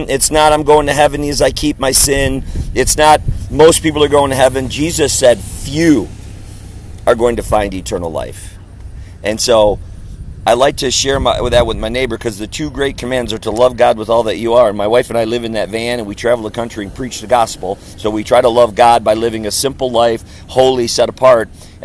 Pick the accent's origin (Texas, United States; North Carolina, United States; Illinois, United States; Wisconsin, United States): Wisconsin, United States; moved away as an adult; We have a little homestead in Missouri. We're from Wisconsin. We sold everything, 90% of our stuff, and we bought a little tiny piece of land in Missouri